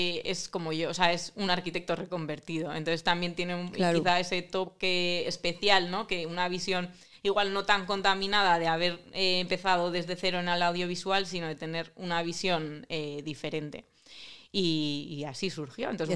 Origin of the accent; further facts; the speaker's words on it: San Sebastián, Basque Country, Spain; Y soy de Gros, así que no están muy lejos.